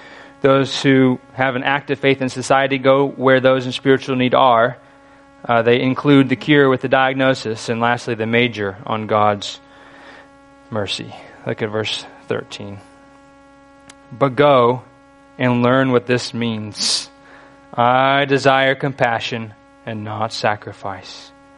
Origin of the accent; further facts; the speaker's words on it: Michigan, United States; I grew up in Michigan.